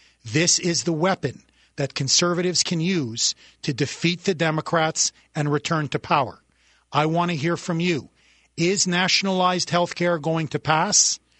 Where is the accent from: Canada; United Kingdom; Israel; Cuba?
Canada; now in United States; I am a refugee from the Socialist Republic of Canada.